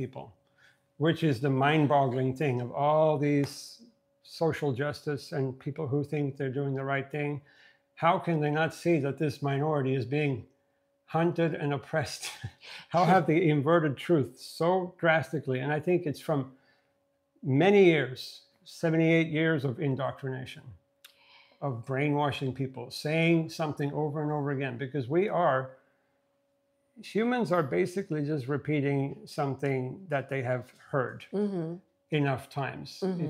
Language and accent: English; Sweden; And I grew up in Sweden, which is very pro-Palestinian because we had refugees.